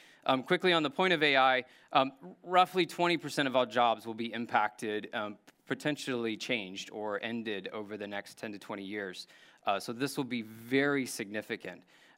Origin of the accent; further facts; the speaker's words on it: Indiana, United States; And this was one of growing up in Indiana, of not having a number of maybe professional models for an obvious reason.